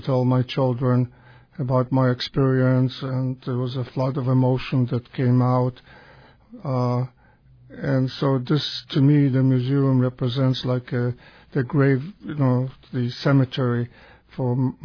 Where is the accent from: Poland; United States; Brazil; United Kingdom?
Poland; I come from Poland, and in Poland nobody had arms.